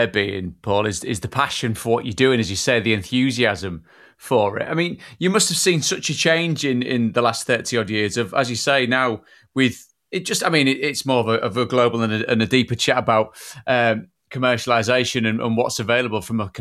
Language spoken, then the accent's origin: English; Yorkshire and the Humber, United Kingdom; To a kid growing up in Yorkshire that was nowhere near Route 66, it was always an iconic motorbike.